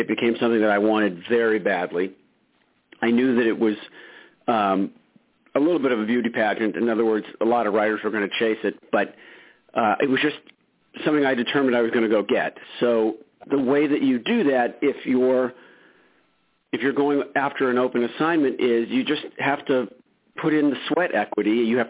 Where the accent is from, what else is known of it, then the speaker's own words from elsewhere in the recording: United States; born there; On its most basic level, I was born in America. That's a huge advantage.